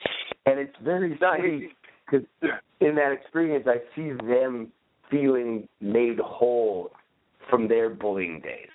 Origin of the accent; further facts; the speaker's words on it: Toronto, Ontario, Canada; I grew up in Toronto, Canada.